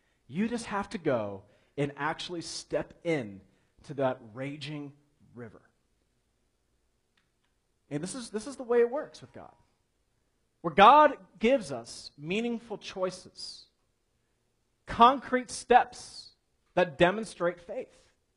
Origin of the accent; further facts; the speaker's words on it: Columbus, Ohio, United States; Now, because we're from Columbus, we're used to, when we think of a river, we think of like the pathetic little Scioto, right?